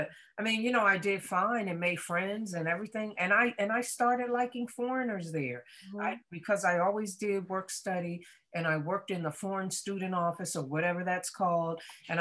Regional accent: Washington, District of Columbia, United States; how blessed I was to be born and raised in DC.

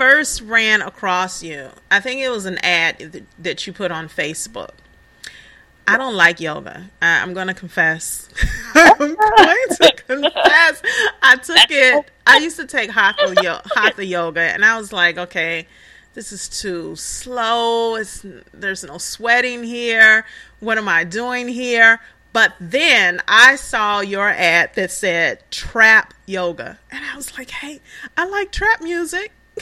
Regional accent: Chicago, Illinois, United States; You know, I'm from Chicago, too.

